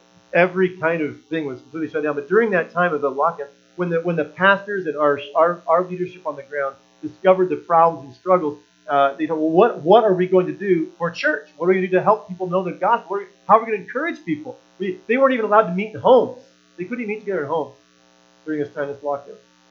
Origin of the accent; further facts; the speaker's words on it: Oregon, United States; it wasn't like in America where, well, I'm from Oregon.